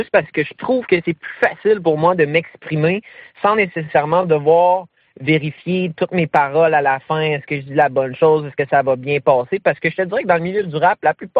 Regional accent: Gaspé, Quebec, Canada; Puis j'ai dit, écoute, je viens de Gaspé.

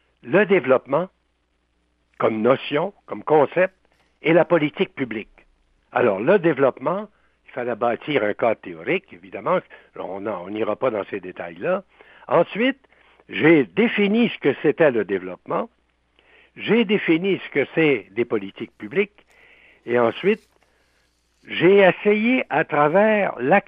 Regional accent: Quebec, Canada; j'ai toujours été préoccupé par le sort de ma région natale. J'ai toujours été préoccupé par l'état de son développement économique et social.

